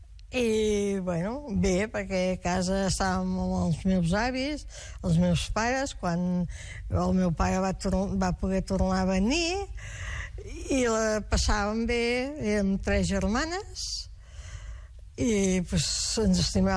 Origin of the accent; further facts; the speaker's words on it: Isòvol, Catalonia, Spain; born there; Vaig néixer a Isòvol el dia 4 de setembre de 1936.